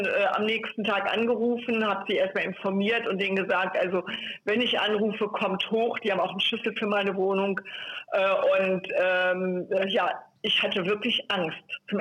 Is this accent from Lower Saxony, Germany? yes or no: yes; Hanover, Lower Saxony, Germany; Ich komme ja auch aus Hannover